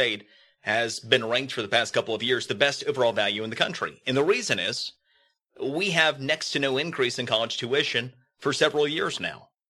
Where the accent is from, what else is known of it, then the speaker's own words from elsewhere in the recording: Georgia, United States; Many will take a look at Jimmy Carter, and I'm from Georgia.